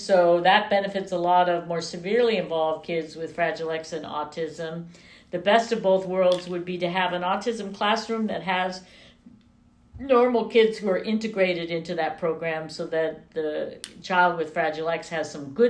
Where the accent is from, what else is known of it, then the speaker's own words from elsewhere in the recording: Berkeley, California, United States; also born or lived in Colorado, United States; now in Sacramento, United States; But I was in Colorado for 20 years until 2000, and then I came to California. But I was born and raised in Berkeley, so...